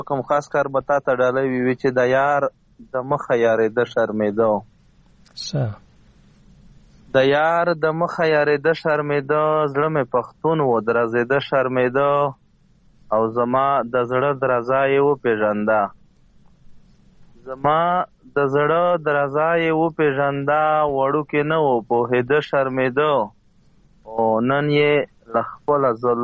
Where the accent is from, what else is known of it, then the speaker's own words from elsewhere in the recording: Bannu, Khyber Pakhtunkhwa, Pakistan; now in Peshawar, Pakistan; زه د بنو اوسیدونکی یم او دلته وظیفه لرم ډیپټي کوم نو پېښور ښار صدر کې پراته یو